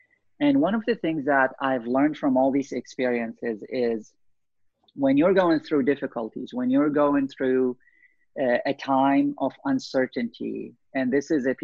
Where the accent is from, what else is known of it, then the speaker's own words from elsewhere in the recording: Baghdad, Baghdad Governorate, Iraq; I was born and raised in Baghdad, Iraq, in the middle of the Iraqi-Irani war. My first day of school when I was 5 and a half in Baghdad